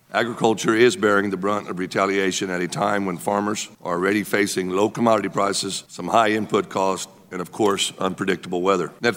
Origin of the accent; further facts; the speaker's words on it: Post, Texas, United States; I'm from Post, Texas.